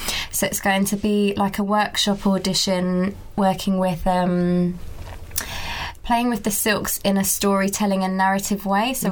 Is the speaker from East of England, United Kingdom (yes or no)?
yes; East of England, United Kingdom; especially as a black or ethnic minority mm-hmm. female. Because I grew up in Essex and, you know, I was one of about three in my whole school.